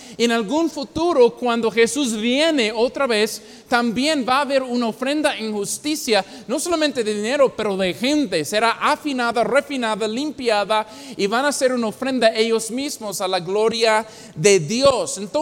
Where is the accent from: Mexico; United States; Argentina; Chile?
United States; Hubo un hombre, hermanos, en mi país, en el estado de Indiana